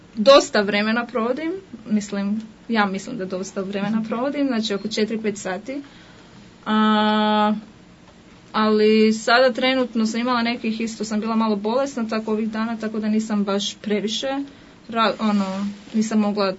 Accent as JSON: {"language": "Croatian", "town": "Varaždin", "region": "Varaždin County", "country": "Croatia", "tie": "born or raised there", "also_born_or_lived": "Vareš", "moved": "yes", "lives_now": "Vienna, Austria", "said": "Rođena sam u Varešu i s dvije godine smo otišli, mislim, ja sam imala dvije godine kad smo otišli, onda u Varaždin."}